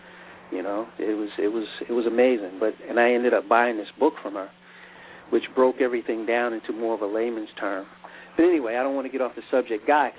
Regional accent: New York, United States; I grew up in New York, and I used to wrestle when our middle school closed down for asbestos

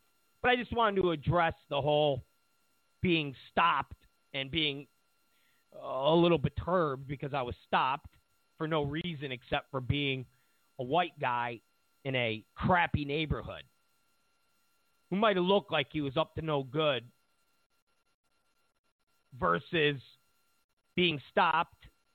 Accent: New York City, New York, United States; born or raised there

